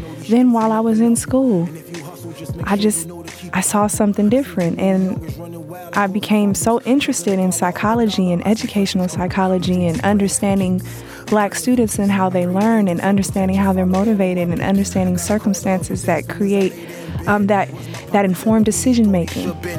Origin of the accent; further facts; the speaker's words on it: Sacramento, California, United States; I am from Sacramento, California, and I am a vocalist.